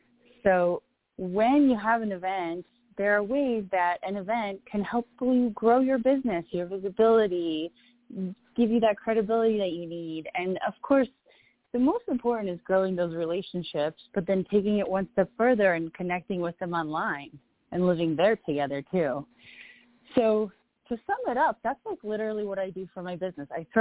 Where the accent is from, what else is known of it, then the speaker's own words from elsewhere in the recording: Poland; I'm originally from Poland.